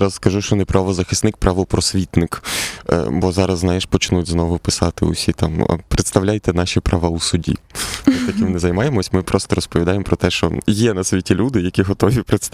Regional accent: Lviv, Lviv Oblast, Ukraine; Так, я виріс у Львові, на Майорівці, на вулиці Медової печери. У нас там ліс недалеко, Погулянка

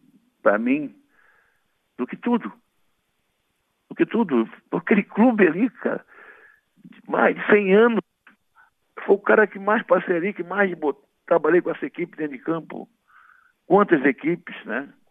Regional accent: Penha, Brazil; now in Porto Alegre, Brazil; fomos criados juntos na Penha, era o amigo mais antigo que eu tinha na vida.

